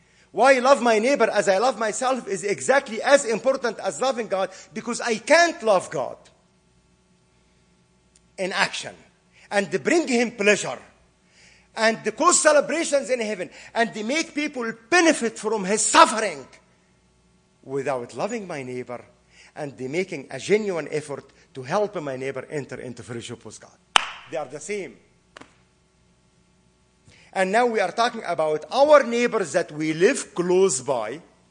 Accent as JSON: {"language": "English", "country": "Egypt", "tie": "born or raised there", "second_language": "English", "said": "I was born and raised in Egypt."}